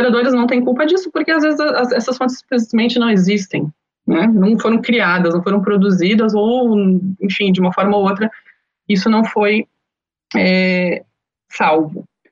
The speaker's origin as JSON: {"language": "Portuguese", "town": "Caxias do Sul", "region": "Rio Grande do Sul", "country": "Brazil", "tie": "born or raised there", "said": "Caxias do Sul, que é minha cidade natal"}